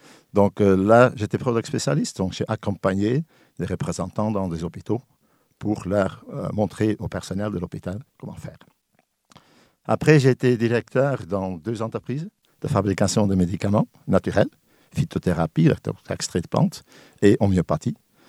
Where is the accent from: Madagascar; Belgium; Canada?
Belgium; French is a second language; moved away as an adult; now in France; Donc, mais en Belgique, en principe, on est bilingue, on apprend déjà le français à partir de 8 ans. J'ai appris le français d'ailleurs, ici en France, à mes 50 ans quand je suis arrivé en France, à peu près.